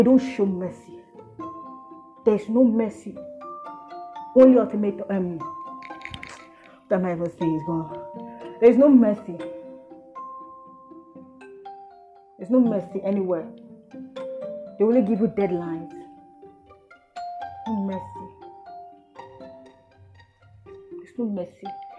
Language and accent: English; Nigeria; As a Nigerian youth, I know my right and I know how much your father or your mother has stolen that is funding your lifestyle.